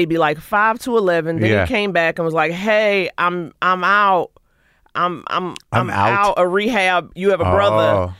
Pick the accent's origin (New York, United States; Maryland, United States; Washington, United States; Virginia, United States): New York, United States; New York City; I grew up in New York. I'm from